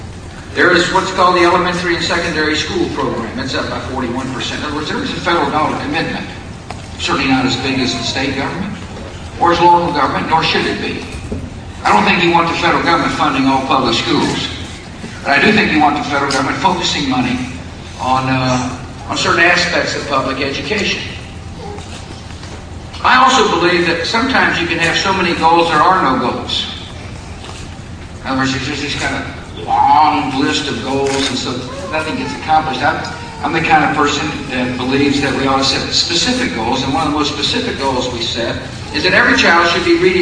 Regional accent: Texas, United States; in my home state of Texas

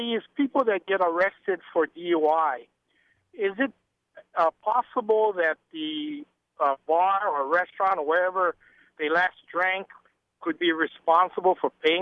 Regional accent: Hawaii, United States; I grew up on Oahu.

